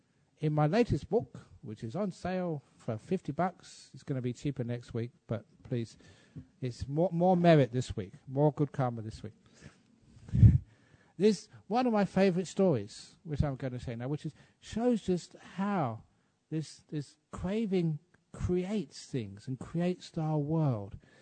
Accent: England, United Kingdom; my home country, like England

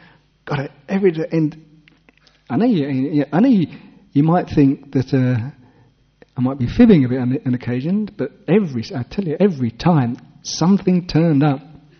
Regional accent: England, United Kingdom; now in Perth, Australia; I say this because I'm an English person and I know it's the way I feel.

